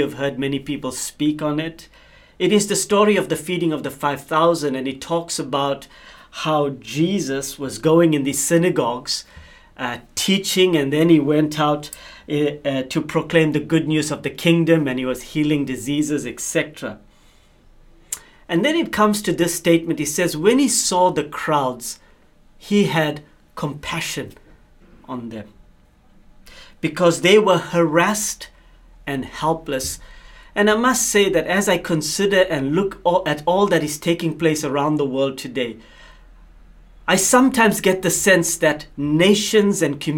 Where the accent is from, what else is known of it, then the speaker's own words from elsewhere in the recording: South Africa; now in Mosbach, Germany; I come from South Africa. I am currently the CEO of OM Ships, working here in Mosbach in Germany.